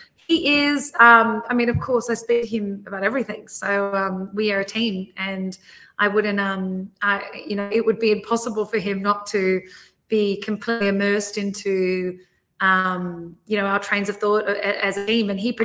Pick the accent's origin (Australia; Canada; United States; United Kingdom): Australia; you do as an Australian, you know, if you grew up a little bit out of the city